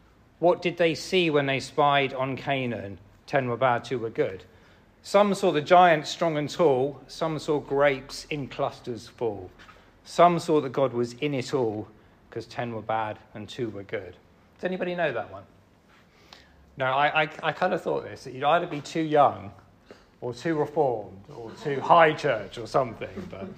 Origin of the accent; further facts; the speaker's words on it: Romsey, South East England, United Kingdom; So when I was a young boy growing up in Romsey Elam Pentecostal Church, and I think that explains quite a lot, doesn't it?